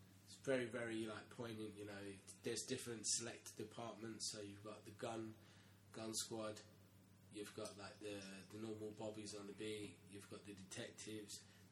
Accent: England, United Kingdom; the main reason why I feel like they don't gel is because we're from England and we know that this premise is not viable.

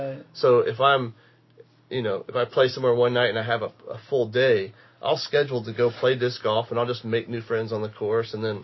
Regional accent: Texas, United States; now in Nashville, United States; I'm from Texas, and I met... I moved to Nashville to go to Belmont University.

